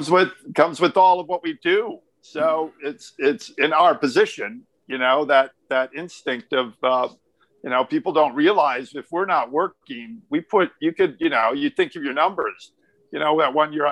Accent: Hugo, Minnesota, United States; I grew up in Hugo, Minnesota. I grew up. And believe it or not, we had a big club out there called the 61 Club.

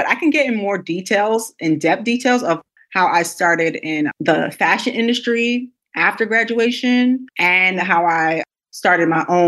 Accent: Brooklyn, New York, United States; I am from Brooklyn, New York.

